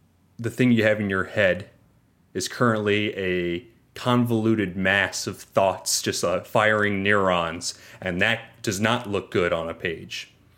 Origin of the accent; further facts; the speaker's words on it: Ohio, United States; nowhere, Ohio, which you're from Cleveland, so maybe you know a little bit of this, but imagine...